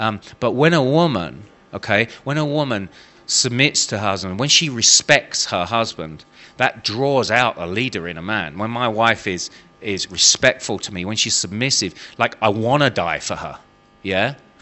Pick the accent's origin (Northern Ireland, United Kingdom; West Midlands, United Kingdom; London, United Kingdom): London, United Kingdom; Eltham; born there; I was born in Eltham, South London.